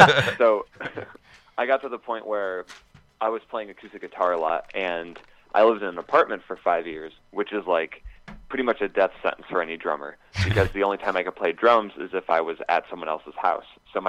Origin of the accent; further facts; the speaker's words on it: Fenton, Michigan, United States; Like, I grew up in Fenton, Michigan, so we were like, this is bizarre.